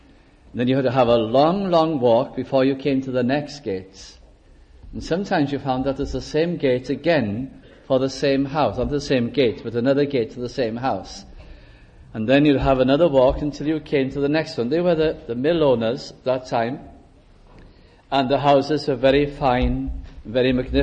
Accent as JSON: {"language": "English", "region": "North West England", "country": "United Kingdom", "tie": "born or raised there", "said": "and I'm thinking of my hometown in Lancashire. There used to be one road called Chorley New Road. We lived on Chorley Old Road"}